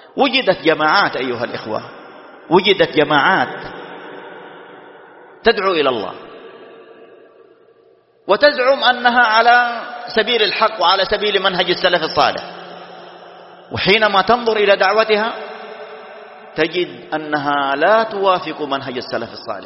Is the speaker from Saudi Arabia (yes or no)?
yes; Saudi Arabia; في بلادنا المملكة العربية السعودية